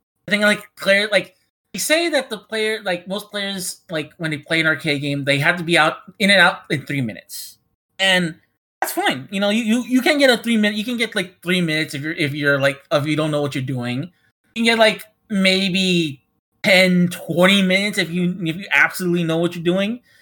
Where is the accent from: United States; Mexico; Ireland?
Mexico; I grew up in Mexico, obviously.